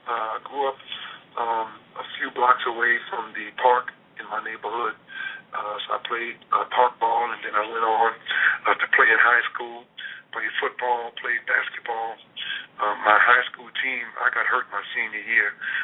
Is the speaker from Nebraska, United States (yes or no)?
no; New Orleans, Louisiana, United States; also born or lived in Canton, Mississippi; Yeah, I was born there, but actually, I'm basically from New Orleans, Louisiana.